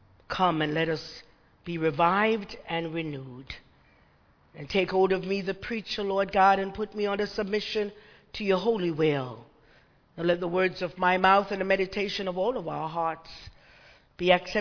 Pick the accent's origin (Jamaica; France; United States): Jamaica; I'm an Anglican from Jamaica. I was first an Anglican before I was United Methodist.